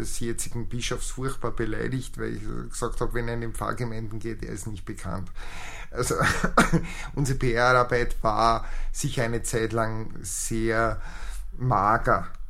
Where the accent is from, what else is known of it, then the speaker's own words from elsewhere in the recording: Lower Austria, Austria; als Evangelischer, ich selbst bin aufgewachsen in Niederösterreich in einem Dorf, wo, was weiß ich, 60 Evangelische und von 1500 Einwohnern.